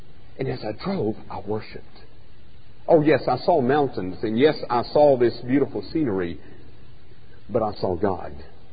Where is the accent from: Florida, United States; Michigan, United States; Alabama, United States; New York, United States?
Alabama, United States; Now, I grew up in North Alabama.